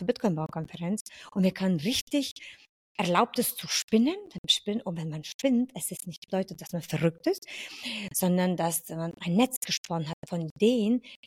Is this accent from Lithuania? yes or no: yes; Lithuania; now in Germany; Ich komme aus Litauen. Und seit 26 Jahren lebe ich in Deutschland.